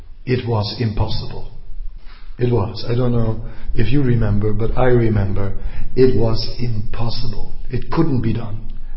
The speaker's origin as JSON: {"language": "English", "country": "Netherlands", "said": "It's like we are from Holland. I always see someone from Holland and you know. Holland. In Holland we have a sport called slootje springen."}